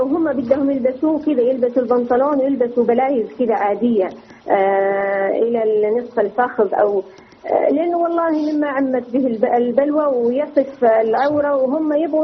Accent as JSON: {"language": "Arabic", "town": "Mecca", "region": "Makkah Province", "country": "Saudi Arabia", "said": "لا، أنا من أهل مكة."}